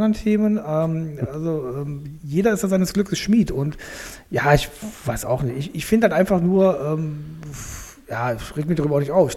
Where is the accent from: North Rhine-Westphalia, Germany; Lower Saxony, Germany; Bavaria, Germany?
North Rhine-Westphalia, Germany; Cologne; Ich als Kölner kann das auch sagen.